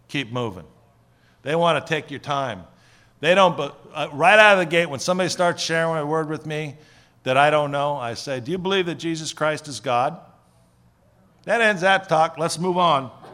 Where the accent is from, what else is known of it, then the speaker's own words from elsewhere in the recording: California, United States; I'm from California, you know.